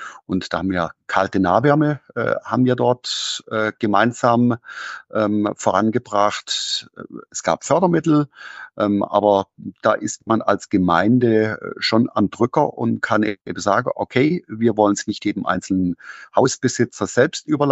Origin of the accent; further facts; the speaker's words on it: Murg, Baden-Württemberg, Germany; ich bin jetzt seit 17 Jahren, darf jetzt Bürgermeister hier in meiner Heimatgemeinde sein, Murg, direkt an der Schweizer Grenze, gute 7000 Einwohner.